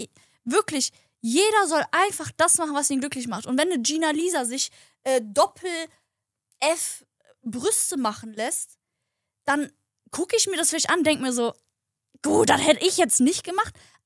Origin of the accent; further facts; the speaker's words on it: Frankfurt, Hesse, Germany; Ich komme aus Frankfurt